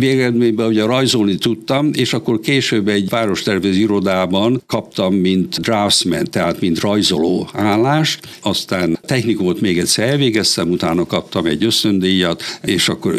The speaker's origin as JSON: {"language": "Hungarian", "town": "Kiskunhalas", "region": "Bács-Kiskun", "country": "Hungary", "tie": "born or raised there", "also_born_or_lived": "Subotica", "said": "Végül, mivel itt születtem, hát nagyon régen, 1937-ben, úgyhogy nem a legfiatalabbak közé tartozom, de hát végeredményben ugye halasi vagyok, és egy pár évig Szabadkán éltünk"}